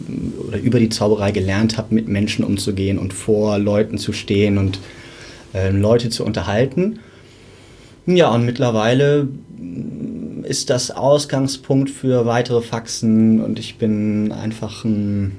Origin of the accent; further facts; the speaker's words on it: Hamburg, Germany; Ich komme aus Hamburg